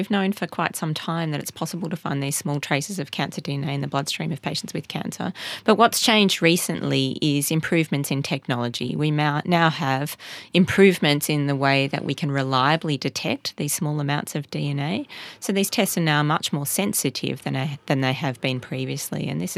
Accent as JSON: {"language": "English", "town": "Melbourne", "region": "Victoria", "country": "Australia", "also_born_or_lived": "Cambridge", "said": "I'm from Melbourne originally and did my medical training here in Melbourne"}